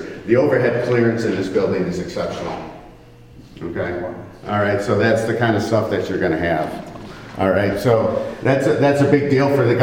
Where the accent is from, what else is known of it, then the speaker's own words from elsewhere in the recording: Buffalo, New York, United States; I'm from Buffalo, New York, and I have 10 buildings in Buffalo, New York, and we did that.